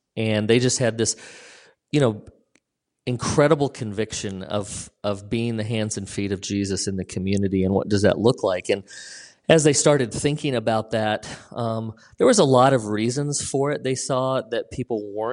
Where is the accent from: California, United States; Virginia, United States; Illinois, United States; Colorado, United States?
Colorado, United States; now in Arlington, United States; I grew up in Colorado, so I'm a big Colorado guy, and grew up a big Bronco fan.